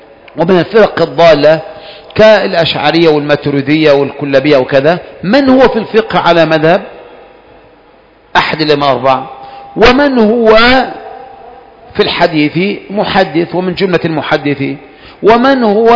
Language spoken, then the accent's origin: Arabic; Egypt; ولهذا انتشرت عندنا في مصر مسألة النية هذه